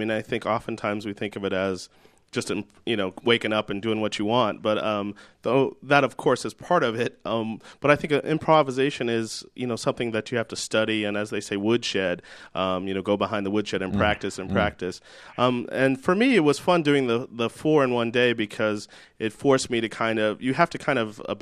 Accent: Topeka, Kansas, United States; I grew up in Topeka, Kansas. Which is sort of both rural and I don't know if I'd call it urban, but it certainly was a great sort of big town full of small town people.

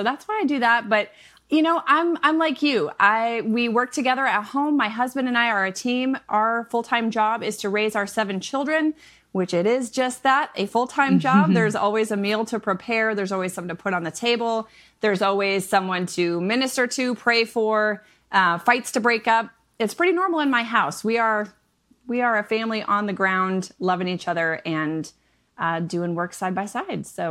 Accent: Michigan, United States; I am a Midwest mama of 7. I'm originally from Michigan, but I married a Southern man on the internet.

